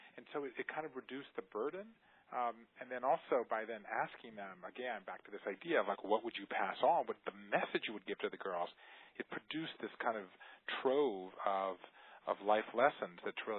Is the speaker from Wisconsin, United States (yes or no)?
no; Savannah, Georgia, United States; I grew up in Savannah, Georgia